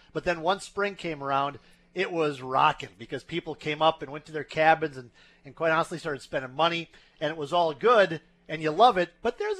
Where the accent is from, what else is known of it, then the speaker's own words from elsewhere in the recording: Alexandria, Minnesota, United States; And I'm from Alexandria originally. It's a little bit bigger town than Pelican Rapids